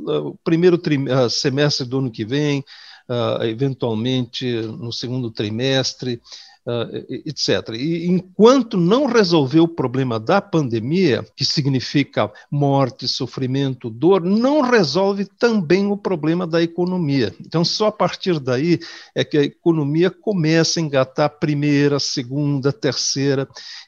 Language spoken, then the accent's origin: Portuguese; Rio Grande do Sul, Brazil; eu sou gaúcho, formei na Faculdade de Agronomia de Porto Alegre há 50 anos atrás.